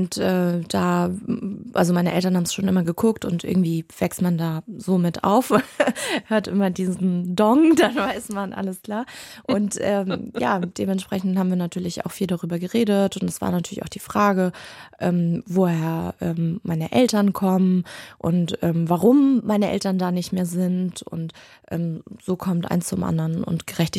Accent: Hamburg, Germany; Auch ich bin in den 90ern in Hamburg aufgewachsen. Ich hatte das Glück, dass ich in Hamburg aufgewachsen bin

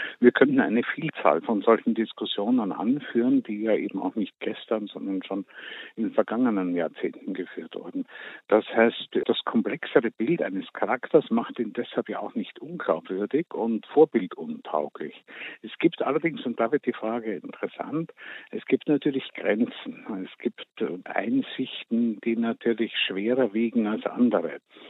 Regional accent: Vienna, Austria; born there; Ich habe in meiner Geburtsstadt Wien erlebt

